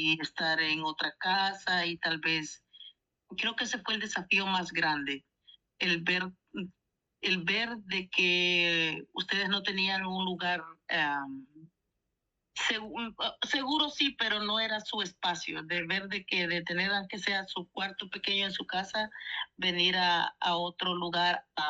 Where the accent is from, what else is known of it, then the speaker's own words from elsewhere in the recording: Honduras; moved away as an adult; now in United States; Vengo de Honduras